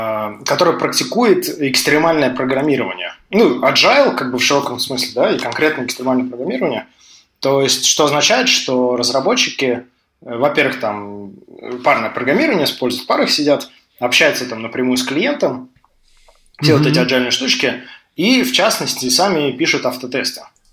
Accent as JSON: {"language": "Russian", "country": "Estonia", "said": "я вообще разработчик из Эстонии, из фирмы CodeBorn."}